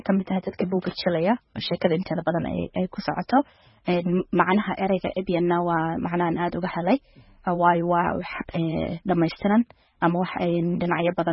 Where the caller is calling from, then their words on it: Minnesota, United States; waxaan ka imaaday gobolka Minnesota